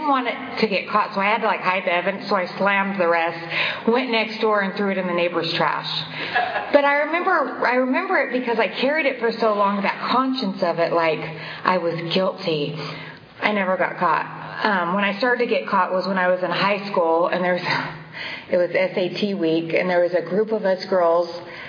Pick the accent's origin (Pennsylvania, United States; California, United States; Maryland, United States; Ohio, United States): California, United States; Lemoore; I grew up in Lemoore. I lived in Visalia throughout college, but I grew up in Lemoore. I grew up in a really good home.